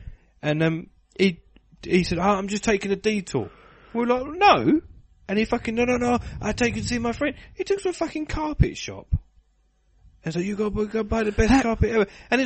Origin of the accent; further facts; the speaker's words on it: East of England, United Kingdom; And we were like, oh, we're from England. He's like, yeah, I know that. Where? And we were like, oh, Essex.